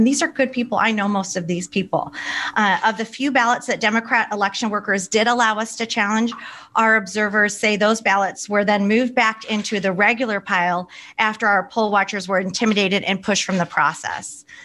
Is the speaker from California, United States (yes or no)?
no; Michigan, United States; But Michigan is my home state, and in the county, Wayne County